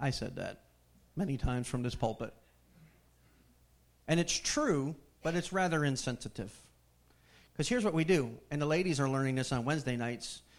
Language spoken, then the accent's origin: English; Connecticut, United States; moved away as an adult; also born or lived in Florida; Really wanted to move. I grew up in Connecticut, man. We had four seasons.